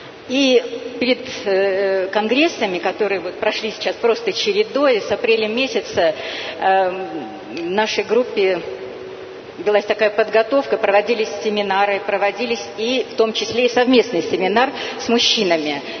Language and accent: Russian; Kaluga, Kaluga Oblast, Russia; из Калуги. Я занимаюсь сейчас в виртуальной группе.